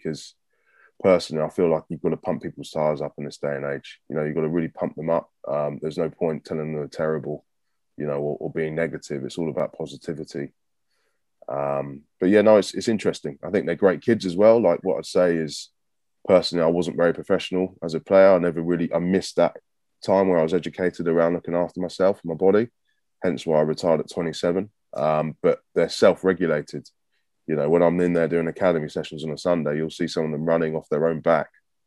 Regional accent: London, United Kingdom; as a young lad growing up in London

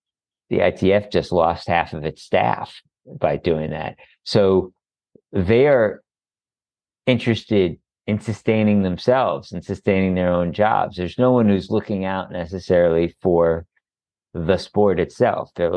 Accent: New York, United States; I'm completely biased as a New Yorker.

